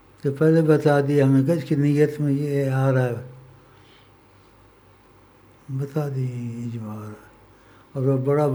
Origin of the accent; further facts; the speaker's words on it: Quetta, Balochistan, Pakistan; میں اصل میں کوئٹے کا ہوں, اور کوئٹے سے پہلے اصل کا کہیں اور کا ہوں